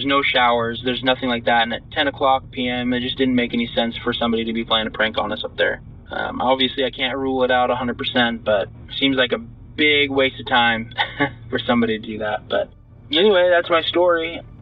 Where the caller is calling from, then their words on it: Washington, United States; from Washington State.